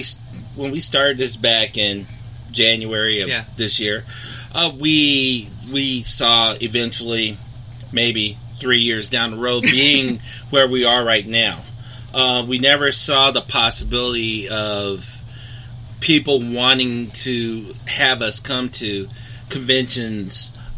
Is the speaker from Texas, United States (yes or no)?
no; Memphis, Tennessee, United States; Yeah, you know, you're from Memphis, I'm from Memphis.